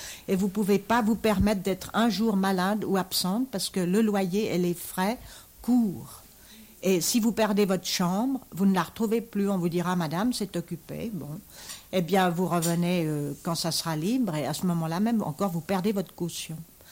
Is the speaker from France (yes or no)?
no; Switzerland; en tant que Suissesse, enfin, soi-disant Suissesse, moi, je me sens tout à fait marginale de la Suisse et de tous les pays.